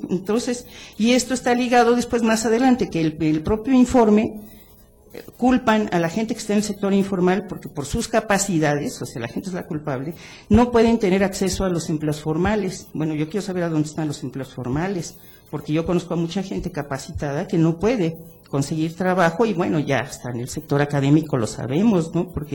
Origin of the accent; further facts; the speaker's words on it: Cuernavaca, Morelos, Mexico; y yo les puedo decir, en mi pueblo, que es Cuernavaca